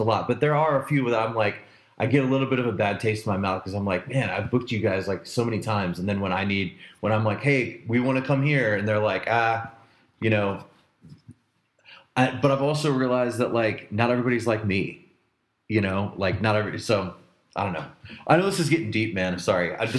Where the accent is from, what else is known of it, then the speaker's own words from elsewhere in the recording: Vandalia, Illinois, United States; I grew up in Vandalia, Illinois, which is like a really small town in South Central Illinois.